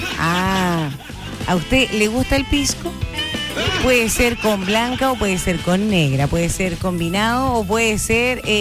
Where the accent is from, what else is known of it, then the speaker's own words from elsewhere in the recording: Chile; Es Chile, somos chilenos.